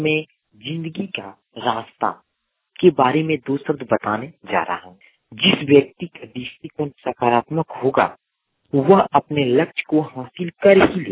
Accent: Jasidih, Jharkhand, India; ग्राम पंदनवीरा, थाना जसीडीह, जिला देवघर का निवासी हूँ

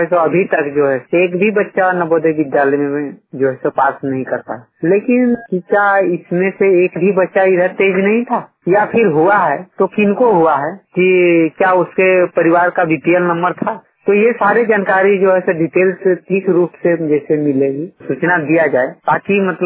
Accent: Jharkhand, India; खेराबेड़ा पंचायत चेता प्रखंड प्रतापी जिला धनबाद का निवासी हूँ।

